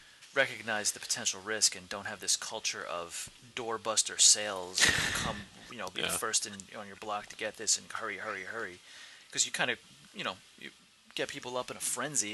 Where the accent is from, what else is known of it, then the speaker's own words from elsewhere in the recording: New York, United States; It's close to my hometown.